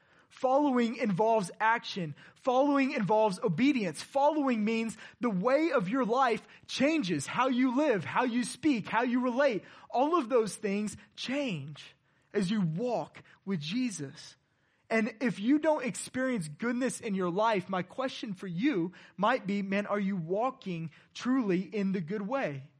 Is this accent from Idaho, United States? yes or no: no; Houston, Texas, United States; born there; The lie is I was born in Austin. I was actually born in Houston.